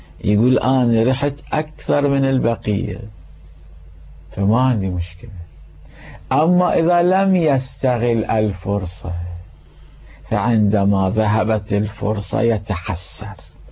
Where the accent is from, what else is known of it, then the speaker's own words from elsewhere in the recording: Karbala, Karbala Governorate, Iraq; كان عندنا في كربلاء المقدسة شخص يوميا يذهب إلى حضرة الإمام الحسين عليه السلام